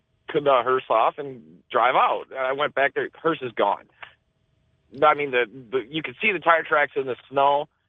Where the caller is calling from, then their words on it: Minnesota, United States; I'm calling from Minnesota.